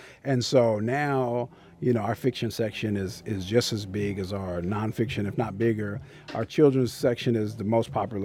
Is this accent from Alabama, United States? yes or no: yes; Alabama, United States; also born or lived in Texas; now in Phoenix, United States; I'm not a Phoenix native. I'm a military brat. So I was originally from Alabama and lived in Texas for a while.